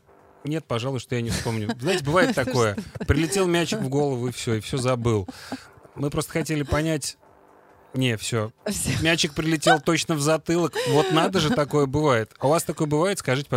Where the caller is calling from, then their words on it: Saint Petersburg, Russia; Мы просто хотели обновить, что мы из Петербурга звоним.